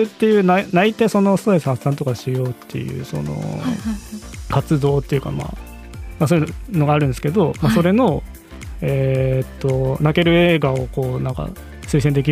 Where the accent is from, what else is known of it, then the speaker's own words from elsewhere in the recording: Toyama, Japan; 僕地元富山なんですけど